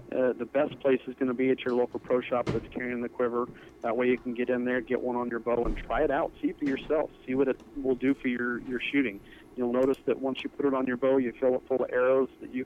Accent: Napa Valley, California, United States; now in Montana, United States; I grew up in Napa Valley and came out to Montana on a hunt and just absolutely fell in love with it. Transferred to Montana State, moved out to Montana, and never looked back.

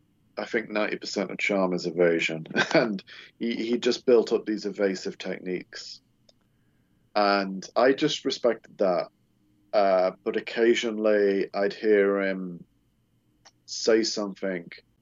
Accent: England, United Kingdom; So, I mean, and maybe we had that kind of connection because being English, I am a little bit stiff and awkward around people

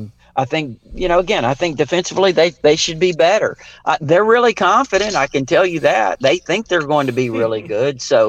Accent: Texas, United States; moved away; also born or lived in Alabama; No, you're fine. It's I grew up in Texas.

